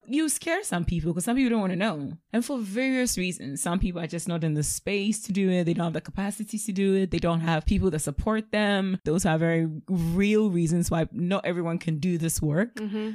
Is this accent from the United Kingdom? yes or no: no; Ghana; My view on this could be different because I'm from Ghana